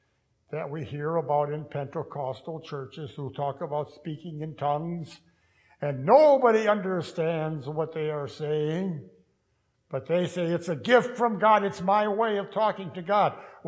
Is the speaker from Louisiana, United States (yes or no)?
no; Manitowoc, Wisconsin, United States; I know back in my hometown of Manitowoc, there's a large contingent of Vietnamese.